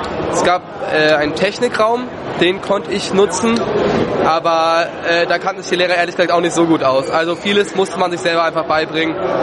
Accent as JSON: {"language": "German", "region": "Baden-Württemberg", "country": "Germany", "said": "ich weiß nicht, wie ihr herkommt, ich komme aus The Land, Baden-Württemberg"}